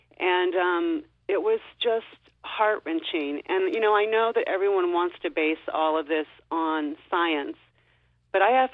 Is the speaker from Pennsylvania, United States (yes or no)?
no; Texas, United States; And I'd also like to say that I'm originally from Texas